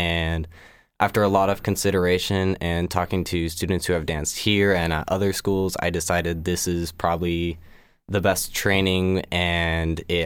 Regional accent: Washington, United States; I'm from the Tri-Cities area, so it's closer to the southeast side of Washington, but it's still very far away.

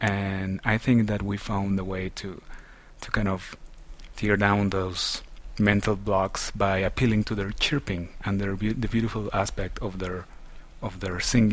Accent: Mexico City, Mexico; Well, I am from Mexico City originally

